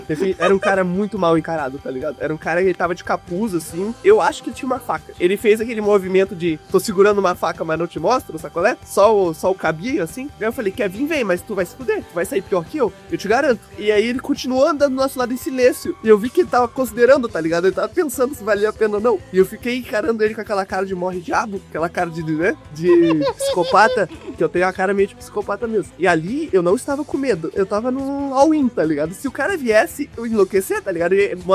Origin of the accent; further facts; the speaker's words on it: Rio de Janeiro, Brazil; now in Santa Catarina, Brazil; Mas como eu também sou carioca, né? Sou criado por carioca, sou malandro, né?